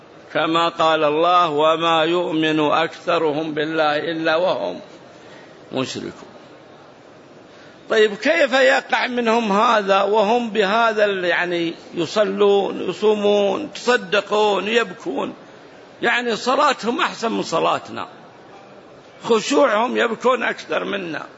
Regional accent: Riyadh, Riyadh Province, Saudi Arabia; واحد عندنا في الرياض أعطاه صاحبه قرض فجحده

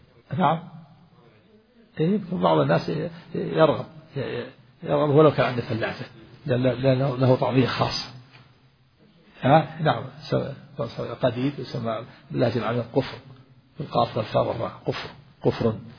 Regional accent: Najd, Saudi Arabia; وكان هذا إلى عهد قريب عندنا في نجد هنا يملحون، كنت وأنا صغير

